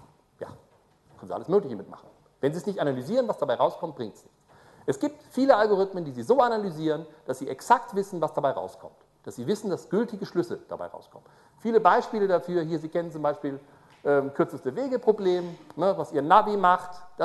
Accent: Braunschweig, Lower Saxony, Germany; ich komme aus Braunschweig, das ist gleich neben Wolfsburg, ja.

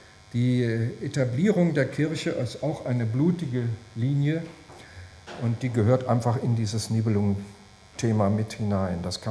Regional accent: Essen, North Rhine-Westphalia, Germany; so wie in meiner Heimatstadt also aus Asniti Essen geworden ist.

